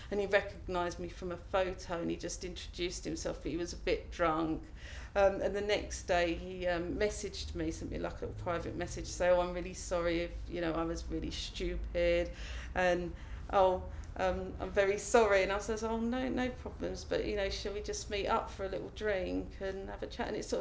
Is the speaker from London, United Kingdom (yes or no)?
yes; London, United Kingdom; I grew up in East London, where I still live today. I live in London Borough of Hackney, and I just live in Homerton, which is like the area of Hackney. I've lived pretty much in the same house since I was five